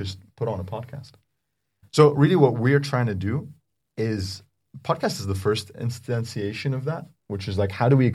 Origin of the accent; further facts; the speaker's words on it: Egypt; moved away as an adult; now in United Kingdom; I grew up in Egypt, yeah. I spent the first 18 years there.